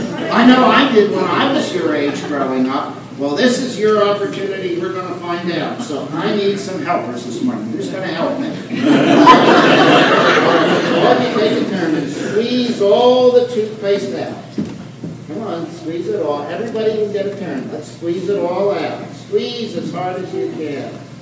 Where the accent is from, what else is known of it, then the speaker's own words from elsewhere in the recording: Pennsylvania, United States; When I was your age in the church I grew up in near Philadelphia, Pennsylvania, we used to sing a little song